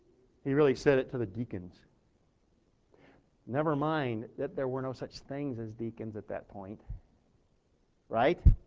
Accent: Minneapolis, Minnesota, United States; yeah, I'm from Minneapolis too, you know.

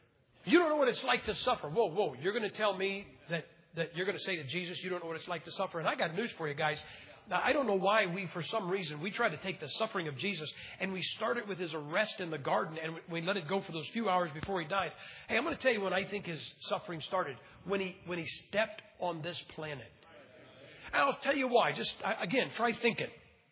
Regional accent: United States; Now, please understand something, guys. I am an American, okay?

